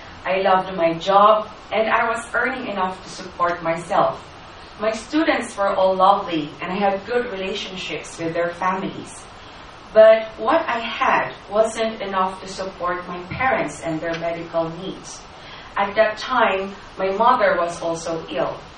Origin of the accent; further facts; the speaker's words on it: Philippines; now in Japan; I'm from the Philippines.